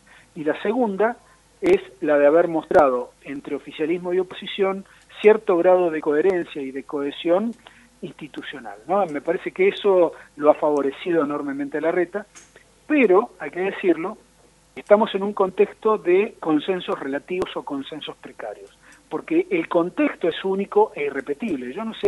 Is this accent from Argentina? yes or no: yes; Argentina; todos los porteños son argentinos, pero no todos los argentinos somos porteños